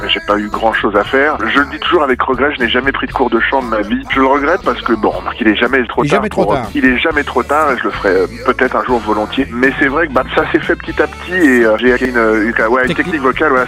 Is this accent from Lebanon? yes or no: no; Île-de-France, France; parce que je suis originaire du Val d'Oise quand même.